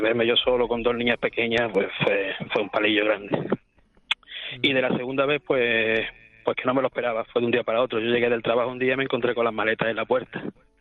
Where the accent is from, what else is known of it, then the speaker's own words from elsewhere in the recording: Málaga, Andalusia, Spain; Bueno, yo trabajo en Marbella, pero soy de Málaga.